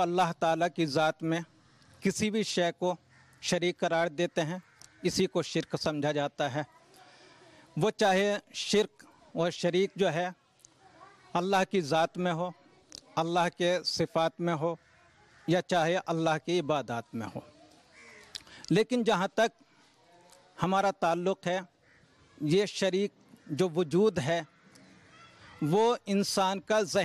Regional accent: India; اس لیے کہ ہم نے، چونکہ ہندوستان کے رہنے والے ہیں ہم، اور اہل ہنوس سے ہماری اس سلسلے میں گفتگو ہوئی

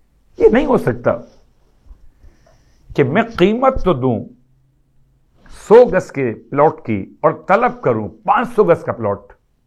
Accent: Karachi, Sindh, Pakistan; میرا تعلق اس شہر سے ہے, اس ملک سے ہے, پاکستان سے میرا تعلق, اور پاکستان کے شہر کراچی سے میرا تعلق

